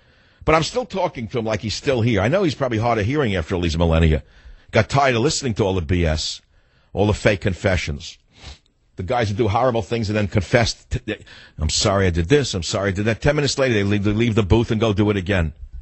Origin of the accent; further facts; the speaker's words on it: New York, United States; Because I grew up in New York. If you heard Albany, that meant Albany, New York.